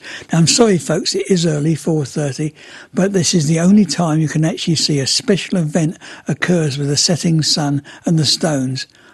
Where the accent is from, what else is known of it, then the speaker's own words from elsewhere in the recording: England, United Kingdom; I mean, I come from England and the seasons were so much starker there.